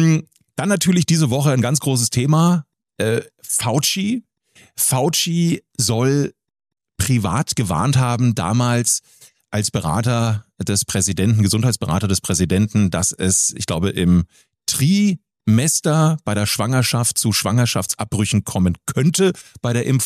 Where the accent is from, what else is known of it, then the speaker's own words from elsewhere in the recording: Munich, Bavaria, Germany; So, wie gesagt, ich komme aus München.